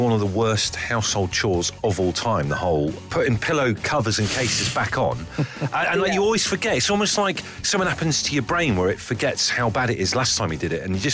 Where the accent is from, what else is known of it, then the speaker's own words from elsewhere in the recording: South West England, United Kingdom; also born or lived in Bristol / London; growing up in Devon, like I did, if you're going to sunbathe, it's always got to be near the beach, because obviously we're near the coast and everything, that's fine. But when I moved to, like, Bristol and then subsequently on to, like, London